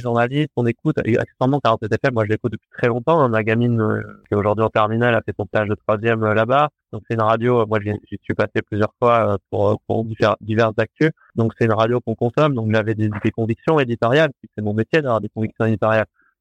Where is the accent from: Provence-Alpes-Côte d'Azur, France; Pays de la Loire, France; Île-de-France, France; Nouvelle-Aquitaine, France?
Île-de-France, France; Paris; Moi, j'ai fait ma vie, je suis parisien, moi, d'origine. J'ai décidé de vivre ici pour ces raisons-là.